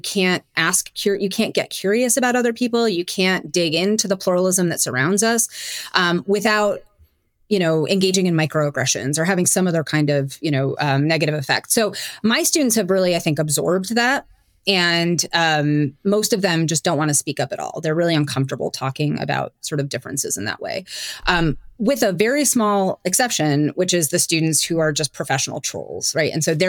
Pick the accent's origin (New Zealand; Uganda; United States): United States; Brighton, New York; I actually am from Rochester, which is weird. I grew up in Brighton, which is a suburb of Rochester, has a large Jewish population